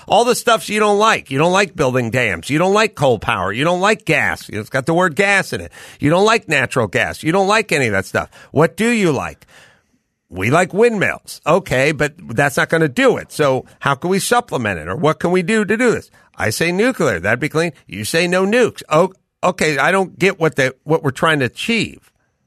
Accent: Arizona, United States; Hey, make sure and find me and say hi and say I'm the guy from Arizona.

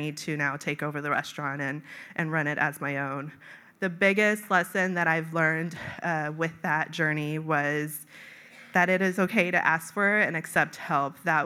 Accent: Seattle, Washington, United States; I grew up in the Seattle Schools District, and I feel like this is a full circle moment, because when I came, I was 6 years old.

